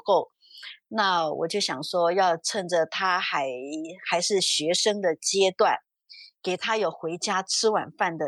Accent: Taiwan; 因为我们台湾人的脑袋哦，地都是很贵，都上百万的嘛，

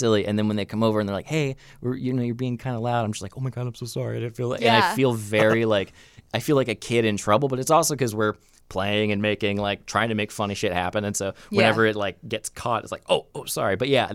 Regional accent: Florida, United States; I'm from Central Florida. I grew up religious. I grew up as what's called a Pentecostal Christian. And I grew up as a very conservative, outspoken Republican, and then started acting around the age of like 7

